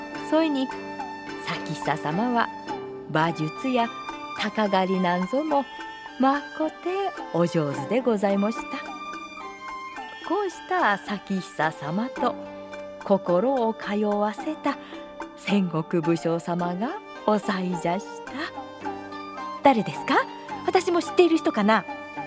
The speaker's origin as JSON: {"language": "Japanese", "region": "Kagoshima", "country": "Japan", "tie": "born there", "said": "ご案内役は私、鹿児島生まれの"}